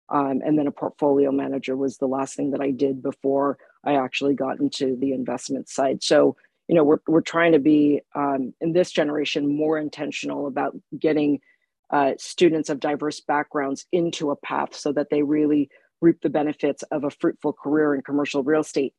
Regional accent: Philippines; So I was a second year nursing student, of course, because I'm Filipino.

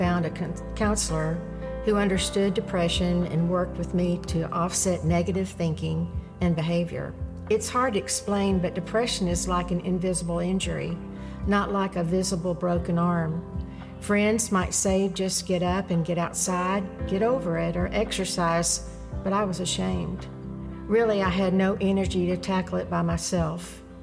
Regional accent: College Station, Texas, United States; I was raised in College Station as the youngest of 4 kids.

